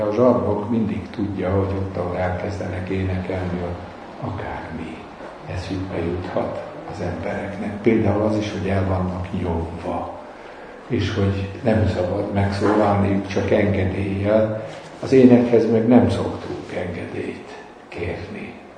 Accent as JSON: {"language": "Hungarian", "town": "Nyíregyháza", "region": "Szabolcs-Szatmár-Bereg", "country": "Hungary", "tie": "born or raised there", "said": "Emlékszem, jól Nyíregyházán nőttem fel, és minket nem nagyon engedtek el a szüleink ilyen koncertekre."}